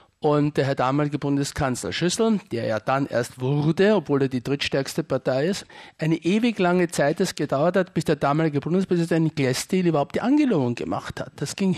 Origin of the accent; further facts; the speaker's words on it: Austria; Und ich als Österreicher finde das in Ordnung.